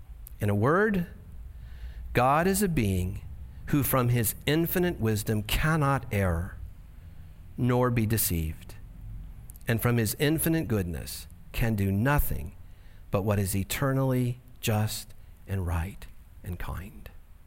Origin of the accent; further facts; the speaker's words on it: Santa Ana, California, United States; I'm from Santa Ana. I don't see stars. You know, we don't have stars around here.